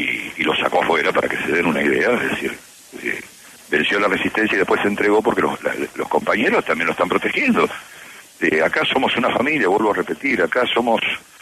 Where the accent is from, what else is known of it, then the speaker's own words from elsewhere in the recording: Buenos Aires, Argentina; Yo nací en Buenos Aires, en Argentina. Crecí en, digamos, mi niñez, mi infancia fue en Argentina.